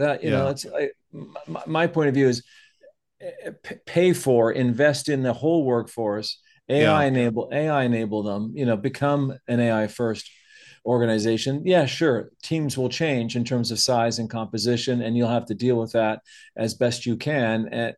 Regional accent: Canada; I'm Canadian.

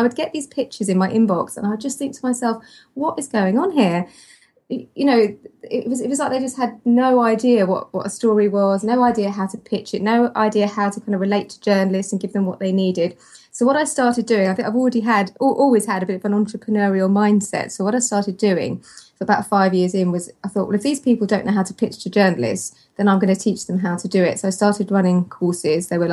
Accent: United Kingdom; And also, being British, I also at this point need to mention the weather as well and just tell you how cold it is here, because it really is cold here.

